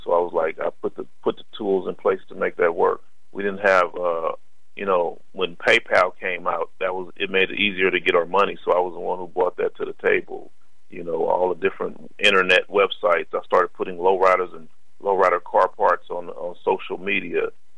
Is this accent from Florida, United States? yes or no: no; Compton, California, United States; I grew up in Compton, California